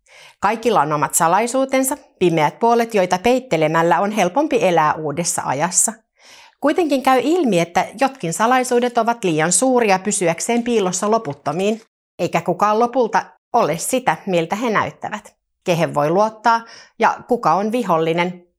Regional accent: Tampere, Pirkanmaa, Finland; ja mä olen tamperelainen esikoiskirjailija.

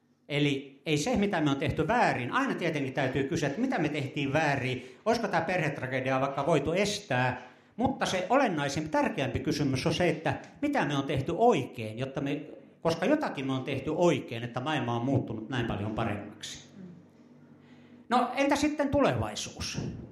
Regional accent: Kemi, Lapland, Finland; 50 vuotta sitten, 55 vuotta sitten, kun olin pikkupoika Kemissä

